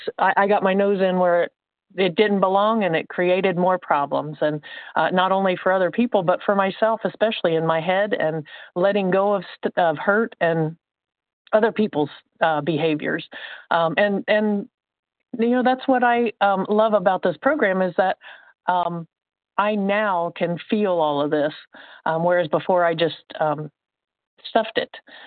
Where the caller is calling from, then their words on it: Indiana, United States; I'm calling from Indiana.